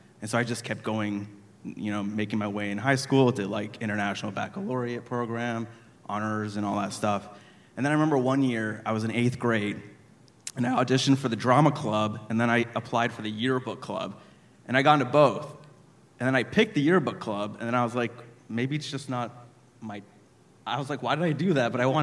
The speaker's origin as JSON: {"language": "English", "region": "Florida", "country": "United States", "tie": "born or raised there", "said": "No, I grew up in Central Florida in a beachy town and kind of the same thing."}